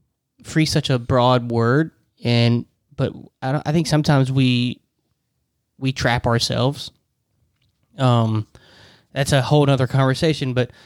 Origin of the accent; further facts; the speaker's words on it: United States; So I love being an American. I love where I'm from, but I also love the world that we live in.